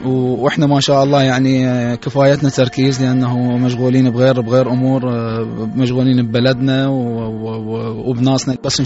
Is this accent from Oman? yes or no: no; Iraq; بلدنا العراق